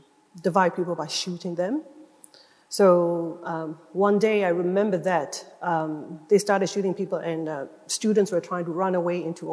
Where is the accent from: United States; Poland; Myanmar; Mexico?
Myanmar; Yangon, Yangon Region; English is a second language; Oh, it's in Rangoon.